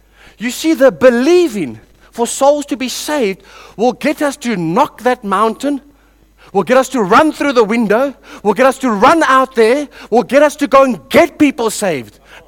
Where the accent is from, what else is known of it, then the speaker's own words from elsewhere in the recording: Cape Town, Western Cape, South Africa; I come from Cape Town.